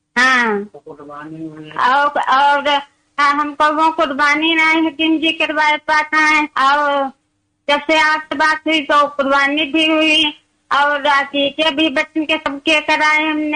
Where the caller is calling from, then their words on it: Mohammadi, Uttar Pradesh, India; जी हमारा शहर मोहम्मदी जिला लखीमपुर खीरी यूपी